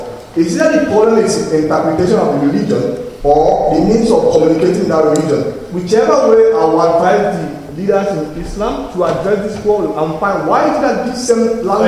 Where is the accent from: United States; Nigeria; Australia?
Nigeria; I'm from Nigeria